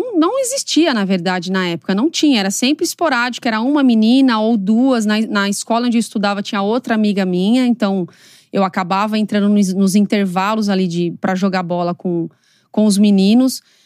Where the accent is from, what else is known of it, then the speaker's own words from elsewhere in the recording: Osasco, São Paulo, Brazil; Bom, eu sou de Osasco, sou de São Paulo.